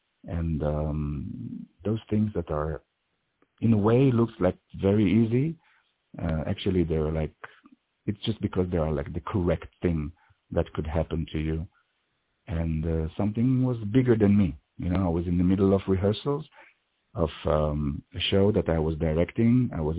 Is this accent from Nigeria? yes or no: no; Israel; Yeah, I'm from Israel. I'm an actor and a theater director in Israel.